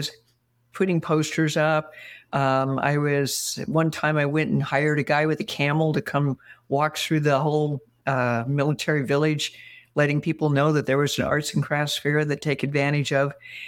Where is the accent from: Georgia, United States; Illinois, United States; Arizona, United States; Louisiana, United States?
Arizona, United States; Phoenix; moved away as an adult; also born or lived in Minnesota / Los Angeles; I was born in Minnesota, but I moved to Phoenix when I was about 6 months old and spent most of my life there until I was 24. And then I went to LA, got a little polish.